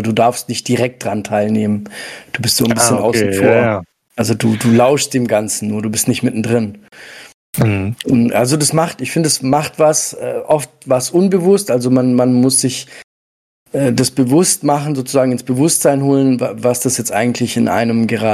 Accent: Southern Germany, Germany; also born or lived in Italy; tatsächlich bin ich in Italien geboren. Die ersten Lebensjahre habe ich dort verbracht. Dann sind wir weiter in den Süden Deutschlands sozusagen. Also ich bin ein klassisches Gastarbeiterkind. Habe dann im Endeffekt hier auch in Deutschland vom Kindergarten bis zum Studium alles durchbesucht.

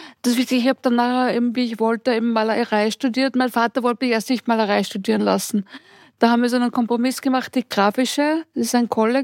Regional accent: Linz, Upper Austria, Austria; Ich bin aus Oberösterreich, aus Linz.

